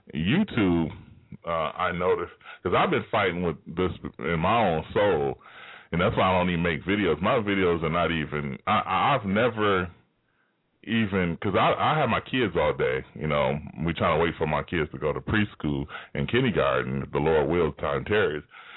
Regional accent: United States; But I'm a American citizen.

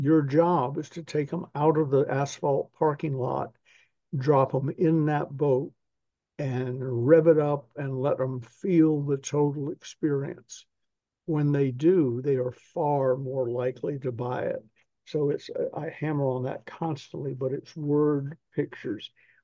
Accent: the South, United States; I'm from the South. We all talk a lot, most of us.

